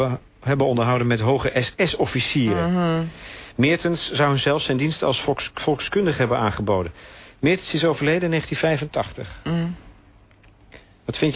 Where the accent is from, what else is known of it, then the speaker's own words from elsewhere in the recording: Netherlands; Dus is dat een verleden dat wij als Nederlanders willen verdonkeren manen?